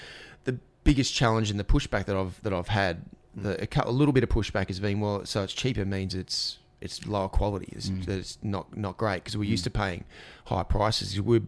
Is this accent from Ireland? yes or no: no; Ipswich, Queensland, Australia; I grew up in Ipswich, but if you want to go and get a bat, you go to Greg Chappell Cricket Centre in Albion